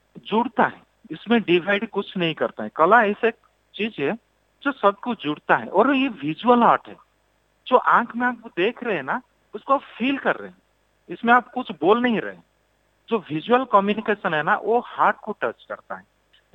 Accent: Odisha, India; मैं ओडिशा से हूँ तो ओडिशा का टेक्सटाइल बहुत रिच होता है इंडिया में

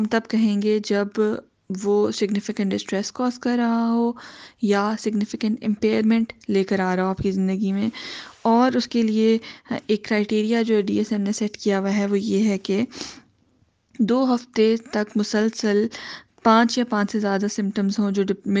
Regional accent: Pakistan; now in Melbourne, Australia; میں پاکستان سے تعلق رکھتی ہوں اور اب یہاں پہ میلبرن میں رہتی ہوں، میلبرن میں سیٹلڈ ہوں الحمدللہ، ایک چھوٹی سی فیملی ہے۔

